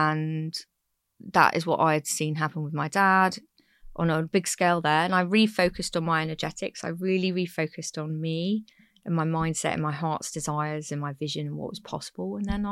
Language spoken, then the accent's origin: English; South West England, United Kingdom; So I grew up in the West Country and my previous career was in the Big Smoke in London.